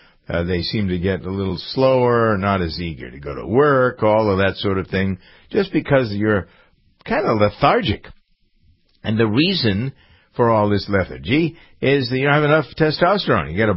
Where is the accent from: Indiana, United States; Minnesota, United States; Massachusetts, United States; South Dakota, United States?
Massachusetts, United States; Framingham; In Framingham, my hometown, I've lived here all my life.